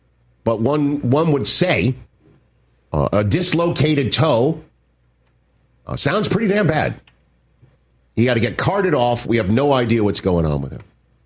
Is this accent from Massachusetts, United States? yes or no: no; Staten Island, New York, United States; And everybody knows I grew up in Staten Island, New York, and the football team I rooted for as a kid, the New York Jets.